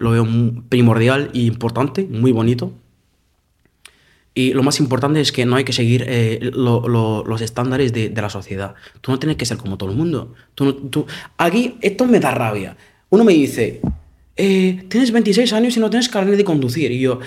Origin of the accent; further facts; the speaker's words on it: Morocco; Spanish is a second language; soy un hombre, además soy moro, soy marroquí.